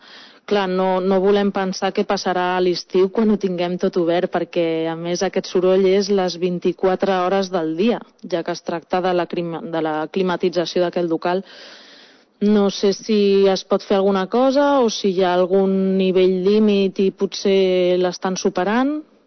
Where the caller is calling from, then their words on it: Sabadell, Catalonia, Spain; de Sabadell.